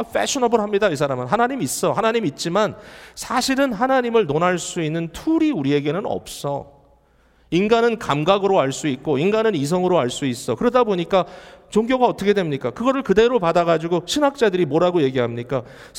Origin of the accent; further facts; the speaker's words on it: South Korea; now in United States; 저는 소수민족이죠. 제가 이민자 코리안 아메리칸으로서